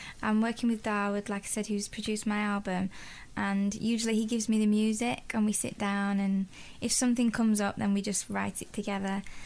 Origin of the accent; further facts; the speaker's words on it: Manchester, North West England, United Kingdom; I'm from Manchester myself.